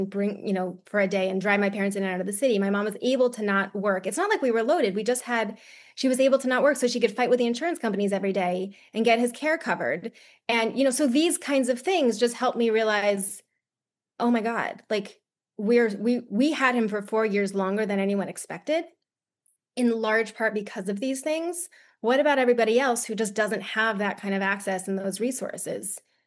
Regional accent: East Coast, United States; I'm from the East Coast and I am striving to never be cold ever again.

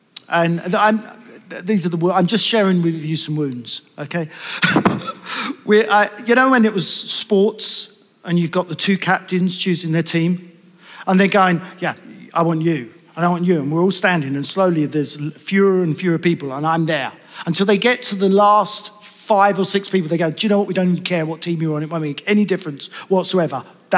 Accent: East of England, United Kingdom; the posh ones amongst you will say … I come from Essex

